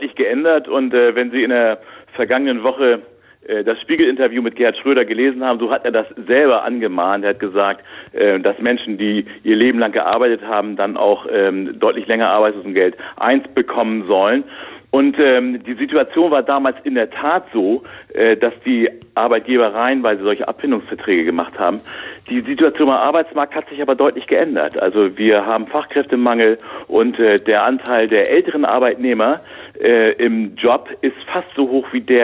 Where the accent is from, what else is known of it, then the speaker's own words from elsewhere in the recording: Hamburg, Germany; Also ich bin ja Hamburger